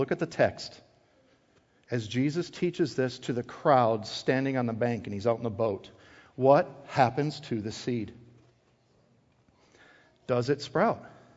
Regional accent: Midwest, United States; You know, I'm born and raised in the Midwest.

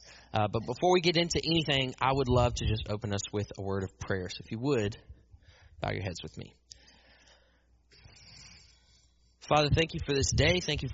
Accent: Savannah, Georgia, United States; I grew up in Savannah. I got plenty of beach as a kid.

